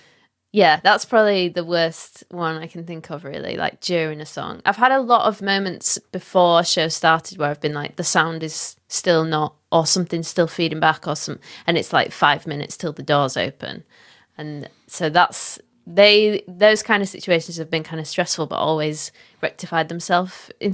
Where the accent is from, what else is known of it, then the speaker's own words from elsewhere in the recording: Leeds, Yorkshire and the Humber, United Kingdom; in my hometown.